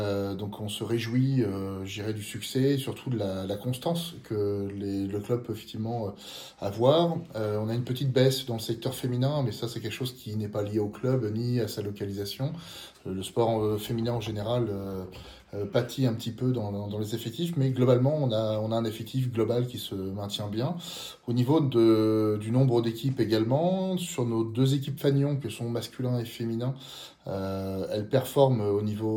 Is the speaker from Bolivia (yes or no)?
no; Rouen, Normandy, France; je suis natif de Rouen. J'ai commencé à Rouen le handball quand j'étais jeune. Et en fin de compte, je me suis installé en 2012 sur le secteur de Val-de-Reuil-Louvier. J'habite à côté.